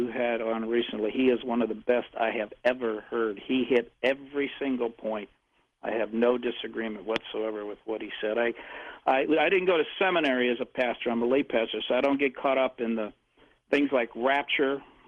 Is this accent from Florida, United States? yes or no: yes; Florida, United States; By the way, my hometown and my brother is in St. Lucie County, Fortress, Florida